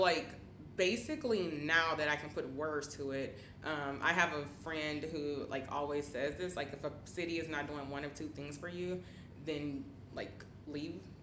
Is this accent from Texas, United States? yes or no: yes; Houston, Texas, United States; now in Thailand; I'm from Houston. I've been living in Thailand for 3 years, which is so crazy.